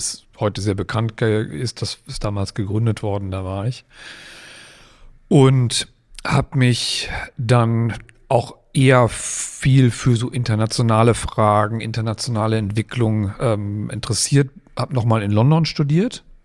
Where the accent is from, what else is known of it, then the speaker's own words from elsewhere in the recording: Kiel, Schleswig-Holstein, Germany; Ich komme auch aus Kiel